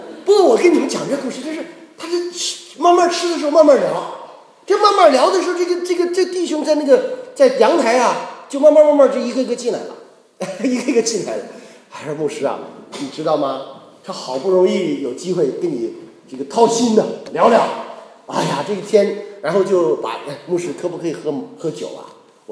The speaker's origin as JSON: {"language": "Chinese", "town": "Xi'an", "region": "Shaanxi", "country": "China", "tie": "born or raised there", "said": "这个你知道我是西安来的啊，我可能刚才没介绍啊，我是西安出生长大的西北人呐、啊。"}